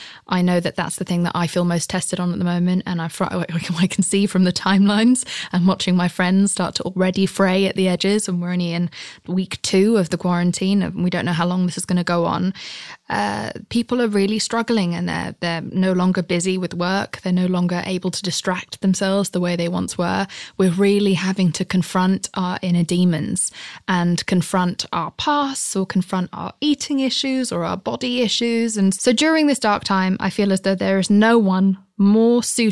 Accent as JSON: {"language": "English", "region": "England", "country": "United Kingdom", "said": "As an English person, I don't understand it, but I aspire towards it."}